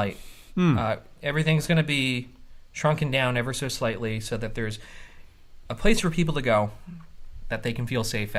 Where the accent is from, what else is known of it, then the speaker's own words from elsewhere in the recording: New Jersey, United States; hopefully the state, the other event goes away, and our state, my home state, gets a fresh start, and this event is a good springboard. We want to hand it over to an all-Jersey board.